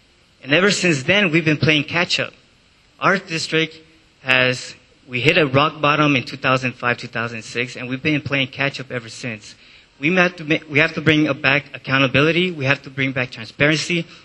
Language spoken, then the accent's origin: English; Long Beach, California, United States; I share the parents' concerns. I grew up in Long Beach, making sure that we make a better Long Beach and a safe Long Beach for our kids to grow up with.